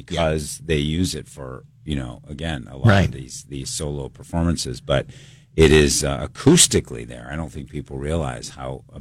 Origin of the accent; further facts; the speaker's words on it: Cleveland, Ohio, United States; I grew up in Cleveland. A lot of people don't know I'm from Cleveland.